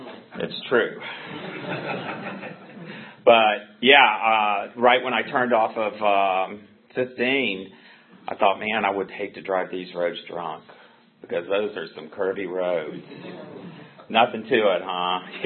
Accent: Houston, Texas, United States; Like I said, I'm not from Richmond, but I got sober there. I'm originally from Houston, Texas.

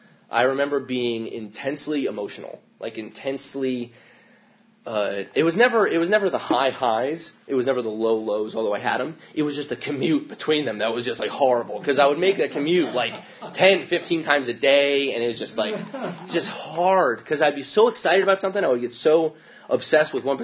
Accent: New Jersey, United States; I was raised in the Church of Christ, in central New Jersey.

